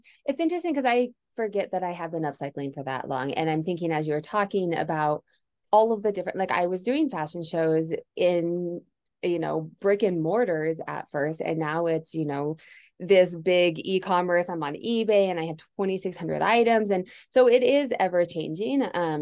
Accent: Denver, Colorado, United States; I'm from Denver, still live here

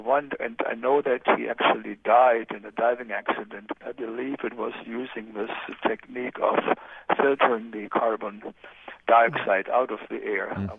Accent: Boston, Massachusetts, United States; also born or lived in Germany; now in Switzerland; Actually, I'm in Switzerland right now, but I'm from the Boston area.

